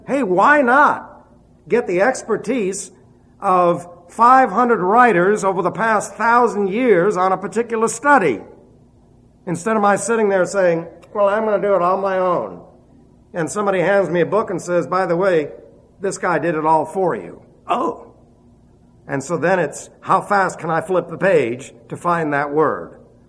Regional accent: New York City, New York, United States; English is a second language; started school, I knew no English. I knew one word, no. That's a universal word. And then, of course, I was raised in New York City, so you can imagine how I spoke English. When I came here in 1952

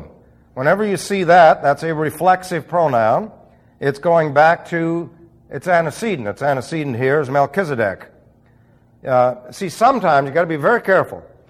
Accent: Phoenix, Arizona, United States; Yay, Suns, because he found out I was from Phoenix.

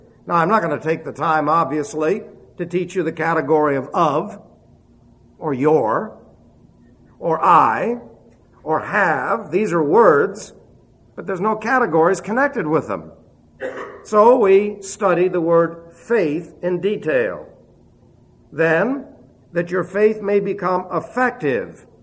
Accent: New York City, New York, United States; English is a second language; started school, I knew no English. I knew one word, no. That's a universal word. And then, of course, I was raised in New York City, so you can imagine how I spoke English. When I came here in 1952

